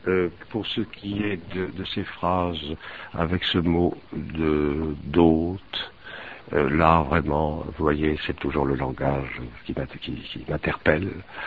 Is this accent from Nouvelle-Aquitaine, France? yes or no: yes; Bordeaux, Nouvelle-Aquitaine, France; je suis de Bordeaux, ma famille est.